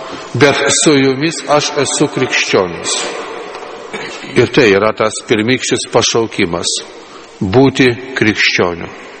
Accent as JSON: {"language": "Lithuanian", "town": "Vilnius", "region": "Vilnius County", "country": "Lithuania", "said": "Aš esu vilnietis"}